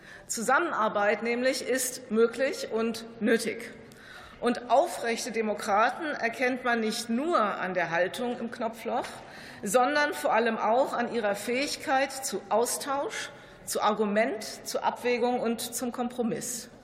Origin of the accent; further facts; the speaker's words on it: Frankfurt, Hesse, Germany; Ich komme aus Frankfurt, der Stadt der Paulskirche.